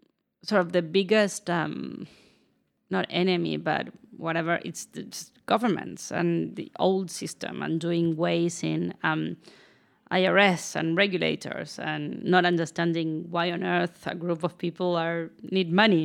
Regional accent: Argentina; also born or lived in San Francisco; now in New York, United States; I am from Argentina

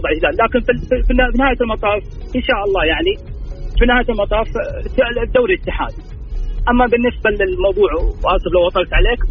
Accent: Saudi Arabia; احنا تعودنا احنا كسعوديين نحب الخير للبعض

